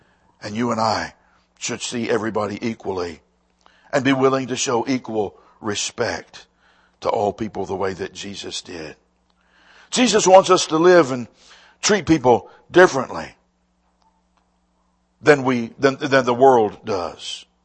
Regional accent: United States; Look, I'm an American. I thank God that God saw fit for me to be born in this country

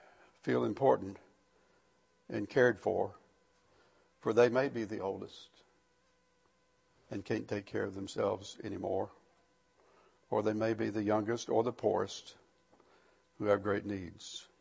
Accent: Richmond, Virginia, United States; I'm from Richmond, and we did things different in Richmond

